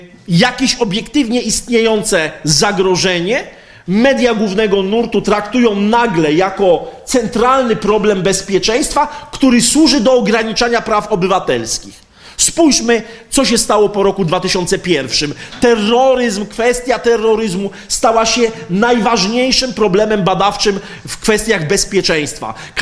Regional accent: Częstochowa, Silesian Voivodeship, Poland; Ja pochodzę i mieszkam z Częstochowy, wywodzę się z robotniczej dzielnicy Raków

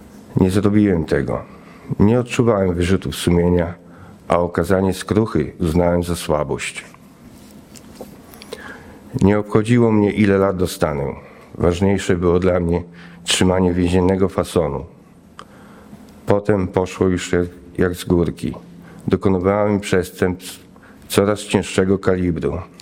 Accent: Zembrów, Masovian Voivodeship, Poland; born there; Mam 46 lat. Urodziłem się w Zembrowie w pełnej, ale niestabilnej rodzinie.

